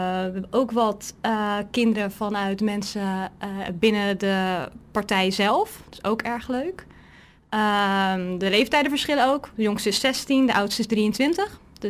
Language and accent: Dutch; Krimpen aan de IJssel, South Holland, Netherlands; Ik ben 20 jaar, opgegroeid in Krimpen aan de IJssel.